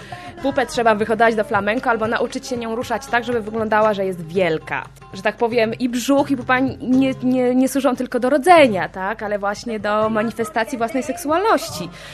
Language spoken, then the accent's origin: Polish; Szczecin, West Pomeranian Voivodeship, Poland; Pochodzę ze Szczecina i nigdy wcześniej przed studiami nie byłam w Poznaniu